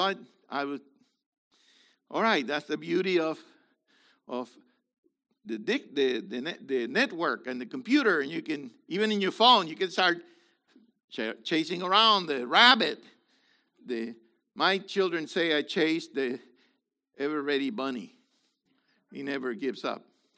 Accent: Puerto Rico; born there; But I was born in Puerto Rico. I got it. And I don't get rid of it. And my children say that I don't have an accent.

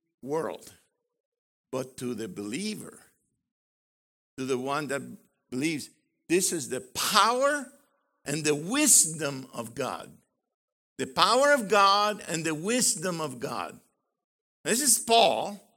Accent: Puerto Rico; first language Spanish; English is a second language; Everybody spoke Spanish, but we were all being taught English. That changed like 10 years later after I graduated. Then Puerto Ricans now had been taught English since they first started school.

